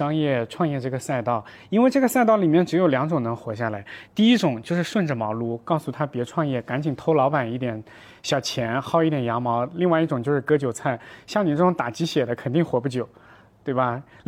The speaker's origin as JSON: {"language": "Chinese", "country": "Japan", "second_language": "Chinese", "said": "但是我们日本人不行啊，我们日本人就想躺平"}